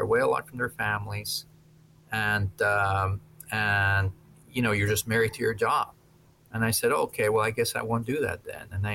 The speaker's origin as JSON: {"language": "English", "town": "Coral Gables", "region": "Florida", "country": "United States", "tie": "born or raised there", "also_born_or_lived": "Boca Raton", "said": "I grew up in Coral Gables and also a little bit in the Boca Raton area."}